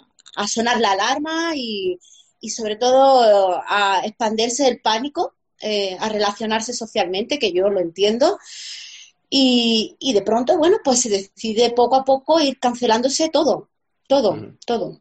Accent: Almería, Andalusia, Spain; yo era súper jovencita, yo soy de Almería

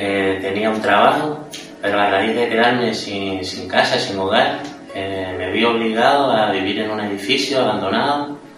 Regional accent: Tenerife, Canary Islands, Spain; vengo del norte de Tenerife

